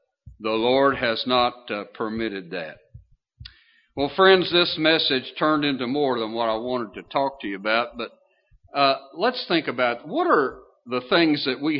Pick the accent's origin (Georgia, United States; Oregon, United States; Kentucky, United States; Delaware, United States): Kentucky, United States; moved away; I'm from Kentucky. And I love … In fact, every time I hear that song, it brings a tear to my eye … And I've often thought how wonderful it would be to move back to Kentucky.